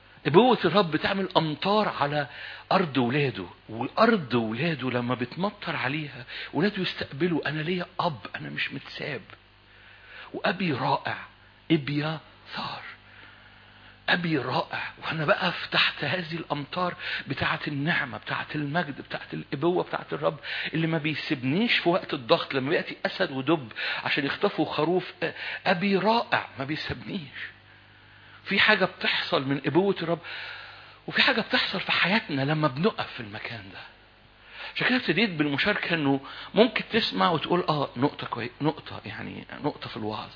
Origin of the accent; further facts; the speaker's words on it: Egypt